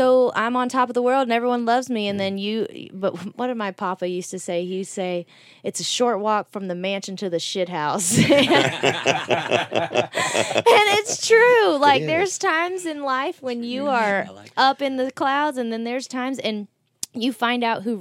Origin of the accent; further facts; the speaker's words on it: Texas, United States; I mean, I'm from Texas